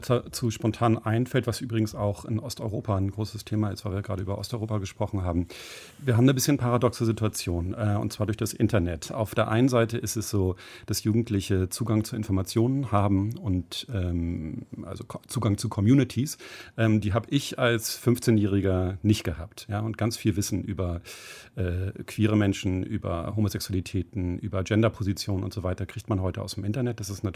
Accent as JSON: {"language": "German", "region": "Hamburg", "country": "Germany", "tie": "born or raised there", "said": "Ich bin in Hamburg aufgewachsen."}